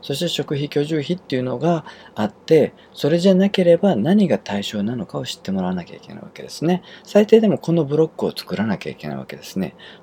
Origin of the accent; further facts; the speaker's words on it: Kyushu, Japan; accent: Kyushu; 僕、標準語喋ってるつもりだったんですけど、がっつり九州の訛りが入ってたらしいんですよね。